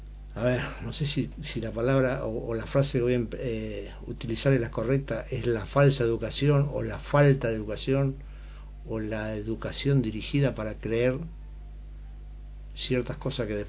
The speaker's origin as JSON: {"language": "Spanish", "region": "Santa Fe", "country": "Argentina", "tie": "born or raised there", "said": "yo vengo de, antes de pasar por Buenos Aires, soy oriundo de Santa Fe."}